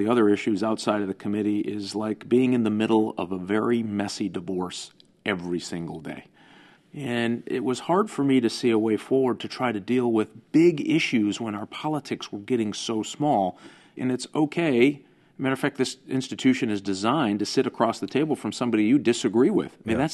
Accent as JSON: {"language": "English", "region": "Michigan", "country": "United States", "said": "Well, you know what? I'm from Michigan, so I'm a big believer in car dealers."}